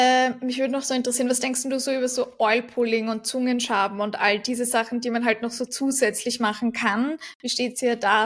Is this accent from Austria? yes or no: yes; Austria; bei uns in Österreich ist Soda Zitrone halt so ein Getränk, was es halt überall im Restaurant gibt